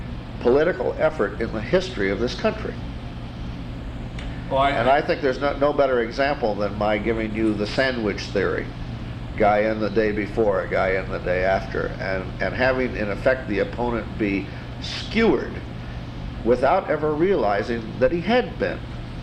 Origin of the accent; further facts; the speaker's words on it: Monroe, Michigan, United States; Monroe, Michigan. My parents still live there.